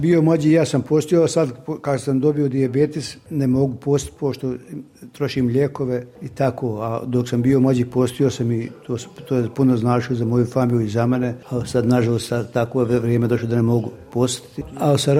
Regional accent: Gornja Sanica, Federation of Bosnia and Herzegovina, Bosnia & Herzegovina; moved away as an adult; now in Melbourne, Australia; iz Gornje Sance. U Melbourne sam došao prije 30 godina.

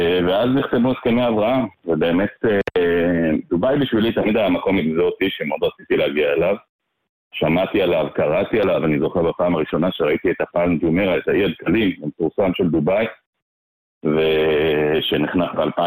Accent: Jerusalem, Jerusalem District, Israel; now in Ra'anana, Israel; אני ישראלי, מלידה, תושב רעננה, גדלתי בירושלים דווקא.

